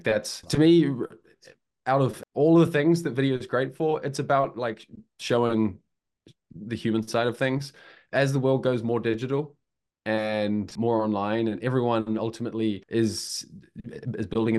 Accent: New Zealand; moved away; Just adding to the accents thing, I've been out of New Zealand long enough that my accent's probably softened a bit. I think if I'd stayed in New Zealand for the last 10 years, it might be as rough as yours.

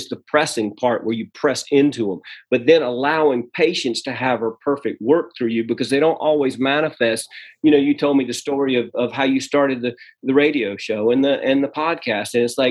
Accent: the South, United States; Now, look, I'm from the South.

